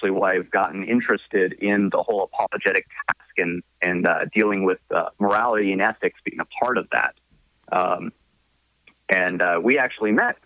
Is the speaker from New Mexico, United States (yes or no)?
yes; Albuquerque, New Mexico, United States; I'm from Albuquerque, which is where you're at right now in the Student Union down there. And I grew up the land of the Zia, that's right.